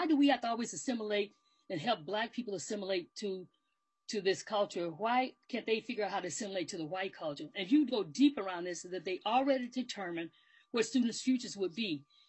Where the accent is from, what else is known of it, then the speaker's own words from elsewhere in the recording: Alabama, United States; I'm from Alabama, so I use the word snatch when you go and grab something from somebody.